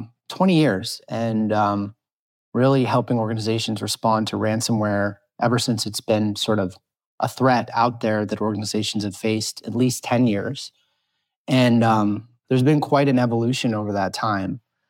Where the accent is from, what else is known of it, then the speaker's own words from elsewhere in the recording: Vermont, United States; There was a hospital actually from my home state of Vermont there